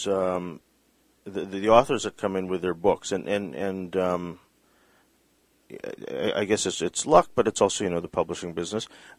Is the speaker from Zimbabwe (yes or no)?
no; Philippines; and being Filipino, naturally, I wanted